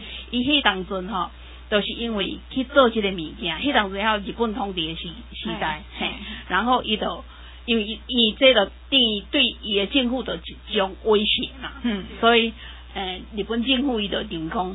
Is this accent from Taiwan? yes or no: yes; Taiwan; 我们台湾人